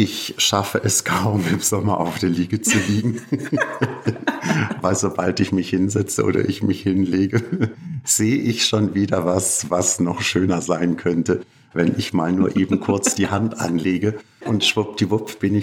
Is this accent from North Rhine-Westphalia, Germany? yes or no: no; Bavaria, Germany; Nein, also ich komme ja aus Bayern